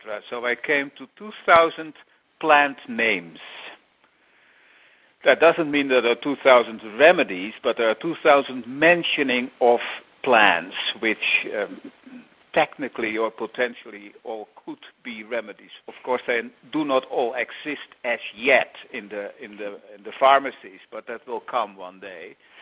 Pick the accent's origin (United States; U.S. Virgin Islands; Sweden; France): Sweden; moved away as an adult; I moved away from Sweden about 2 years ago.